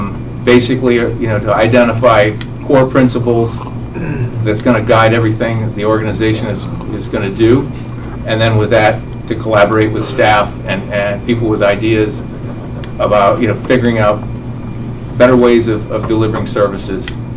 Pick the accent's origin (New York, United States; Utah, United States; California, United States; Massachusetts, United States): New York, United States; Buffalo; now in Newcastle County, United States; I'm originally from upstate New York. You can see the university that I attended. I grew up near Buffalo, New York, which means I know about snow, and I am cursed to be a Bills fan for all of eternity.